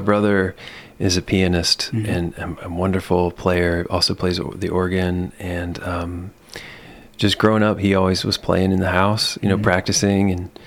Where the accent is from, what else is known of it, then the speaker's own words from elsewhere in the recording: Kentucky, United States; also born or lived in Elizabethtown; We moved when I was a kid up to Campbell County in northern Kentucky.